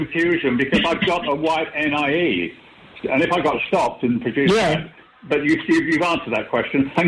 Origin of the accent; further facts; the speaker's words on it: Ireland; Yeah, well, as an Irishman, I'm not interested.